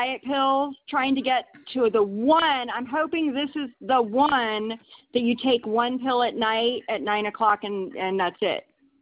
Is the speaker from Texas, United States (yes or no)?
yes; Texas, United States; Texas, and I was born in the southernmost tip of Texas.